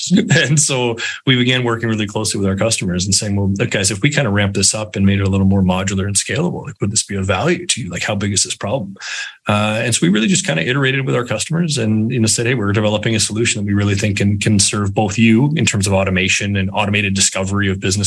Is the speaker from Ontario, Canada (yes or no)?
yes; London, Ontario, Canada; every time I'm on the phone with a VC and they say, hey, I'm from London, they're like, oh, that's amazing. I'm like, not that one, right?